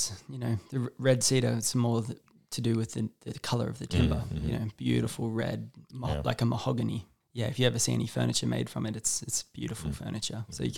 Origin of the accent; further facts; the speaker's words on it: Lismore, New South Wales, Australia; one of the reasons my hometown existed, Lismore, is because it was a confluence of two large rivers that had really good timber upstream.